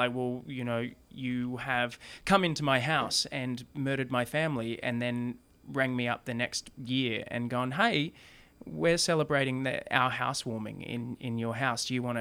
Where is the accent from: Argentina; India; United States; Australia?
Australia; Wagga Wagga, New South Wales; So I grew up in Wagga Wagga, land of many crows. but my family are from off the Brungle Mission.